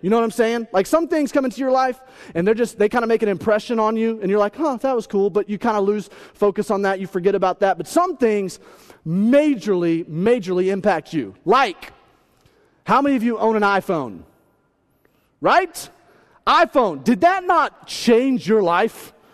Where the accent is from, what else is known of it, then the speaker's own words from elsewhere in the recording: the South, United States; And I grew up in the South.